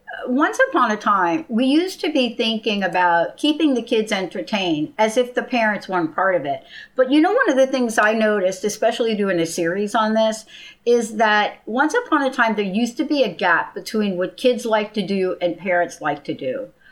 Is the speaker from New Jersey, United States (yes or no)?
yes; New Jersey, United States; I'm bi-coastal. I grew up in Jersey on the East Coast